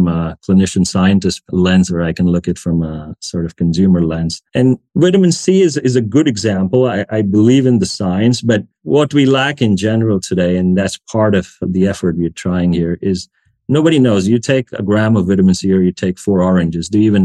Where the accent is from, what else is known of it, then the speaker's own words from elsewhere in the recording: India; That's part of, I guess, my growing up in India kind of culture